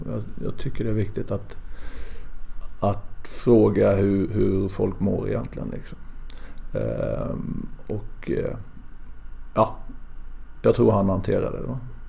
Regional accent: Småland, Sweden; Jag lever lite en skyddad verkstad där som smålänning och inflytande.

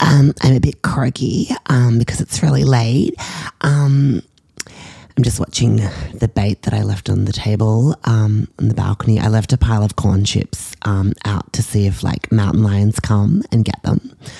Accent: Australia; now in United States; how I was an influencer from Australia, like living here on my own

